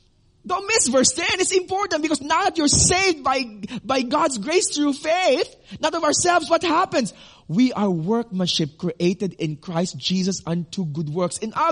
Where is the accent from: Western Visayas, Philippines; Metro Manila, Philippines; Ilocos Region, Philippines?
Western Visayas, Philippines; Iloilo City; I once visited an old woman in my hometown in Iloilo City.